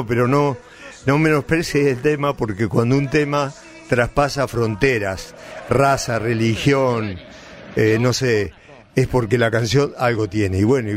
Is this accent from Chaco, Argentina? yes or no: no; Coronel Suárez, Buenos Aires Province, Argentina; born there; Yo nací en Suárez, Coronel Suárez, provincia de Buenos Aires.